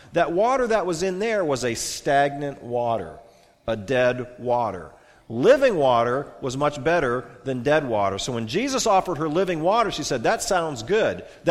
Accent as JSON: {"language": "English", "region": "Pennsylvania", "country": "United States", "tie": "born or raised there", "said": "Or where I grew up in Northwest Pennsylvania, we call it a creek."}